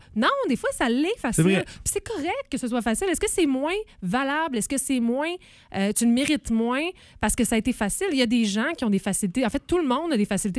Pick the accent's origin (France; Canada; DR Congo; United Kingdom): Canada; Quebec; moi, je me dis, en tant que Québécois, on devrait accepter de reconnaître nos forces.